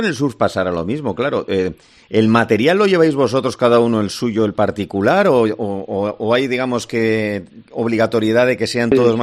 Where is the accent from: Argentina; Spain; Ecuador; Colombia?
Spain; yo cuando era pequeño, Solamente en España no, lo del skate era una cosa tan novedosa que solamente había una marca, en mi zona por lo menos